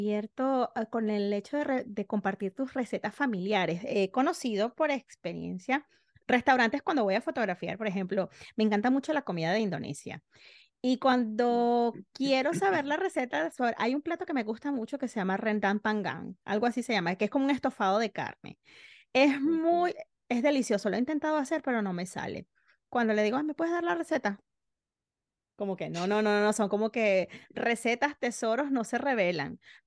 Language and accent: Spanish; Venezuela; now in Netherlands; nosotros como venezolanos, yo soy venezolana, todo el mundo ya lo sabe, mis hijos llevan a la escuela aquí en Holanda arepas